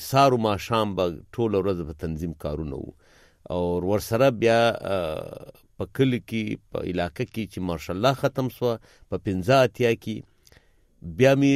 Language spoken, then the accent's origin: Pashto; Quetta, Balochistan, Pakistan; زه په کوټه کې زیږیدلی یم او سکول می دلته په کوټه ښار کې، پرایمری بیا میډل بیا د کوټه ښار په منځ کې سنډی من های سکول دی